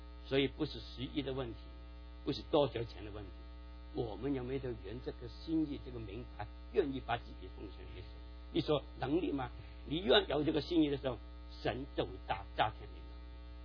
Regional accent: Guangdong, China; accent: Cantonese; 讲到钱的伤感情嘛，我们广东话说。

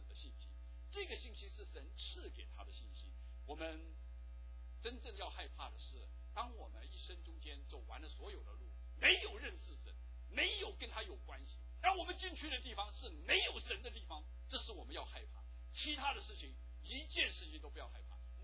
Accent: China; 这跟我们中国人也有点相近

